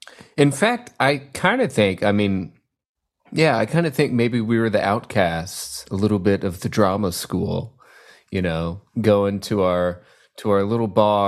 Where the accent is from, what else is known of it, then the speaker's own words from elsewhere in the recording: Texas, United States; I grew up in Texas in a small, tiny farm town that Chris has been to and seen.